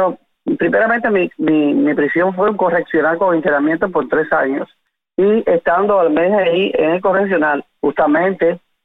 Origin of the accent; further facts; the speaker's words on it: Havana, Cuba; que yo soy de La Habana, y me siento orgullosa de mis tiempos